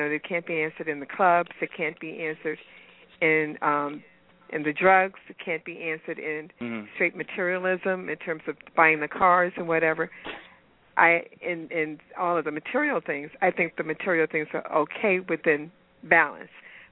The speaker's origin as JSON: {"language": "English", "town": "Memphis", "region": "Tennessee", "country": "United States", "tie": "born or raised there", "also_born_or_lived": "Ithaca / Boston", "moved": "yes", "lives_now": "Atlanta, United States", "said": "So I grew up in Memphis, Tennessee, as well as Casey's mom. We were from Memphis, and then we moved up to go to school in upstate New York at Cornell, and then I moved away."}